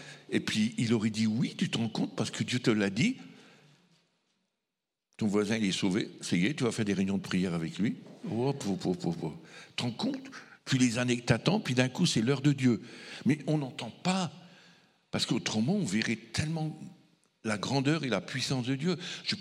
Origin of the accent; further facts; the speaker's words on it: France; j'en ai pris la responsabilité en tant que Français